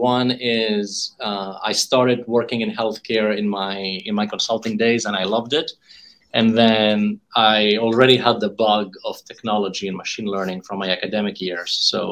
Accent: Greece; moved away as an adult; now in United States; I'm from Greece originally. I finished high school in Greece, and so I've been in the US for 25 years now.

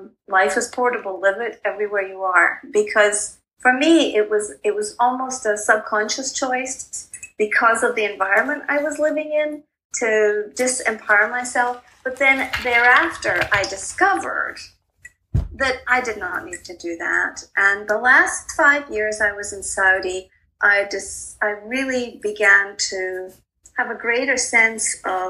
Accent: Scotland, United Kingdom; born there; So I was born in Scotland

